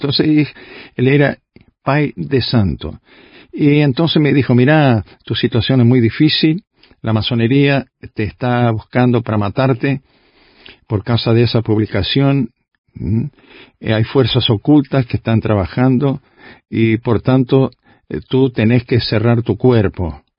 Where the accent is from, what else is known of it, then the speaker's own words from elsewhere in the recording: Salto, Uruguay; born there; doble nacionalidad, porque también tengo la nacionalidad uruguaya por parte de madre. Nací en un consulado brasileño en la ciudad de Salto